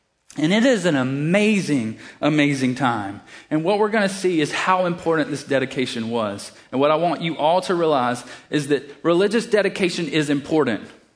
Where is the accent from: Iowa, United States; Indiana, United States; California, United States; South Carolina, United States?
South Carolina, United States; I grew up in South Carolina, 30 minutes from Clemson.